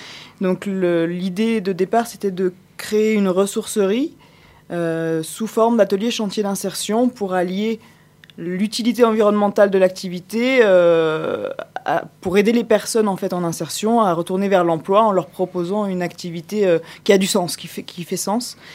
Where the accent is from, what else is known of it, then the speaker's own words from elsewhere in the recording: Switzerland; now in France; J'ai grandi en Suisse jusqu'en 2000 et puis j'ai déménagé en France et j'ai un peu voyagé en France et puis aussi à l'étranger.